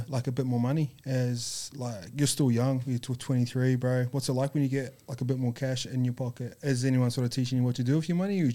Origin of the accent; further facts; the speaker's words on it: New Zealand; now in Australia; One big thing I found when I come over here from New Zealand is because the Māori culture is quite strong back home